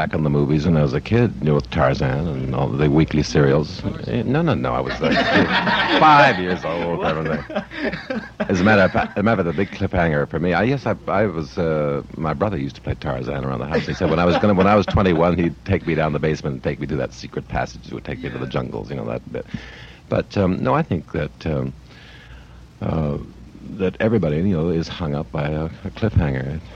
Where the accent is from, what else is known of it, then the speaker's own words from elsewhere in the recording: Hamilton, Ontario, Canada; my hometown, Hamilton, Ontario, which is now a city of 300,000, but it's 50, 60 years ago, it only had about 90,000 people.